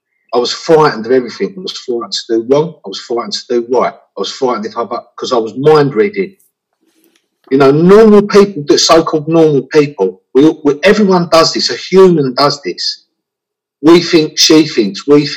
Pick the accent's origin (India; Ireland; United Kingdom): United Kingdom; Clerkenwell, London; And I'm 53. I come from Clerkenwell.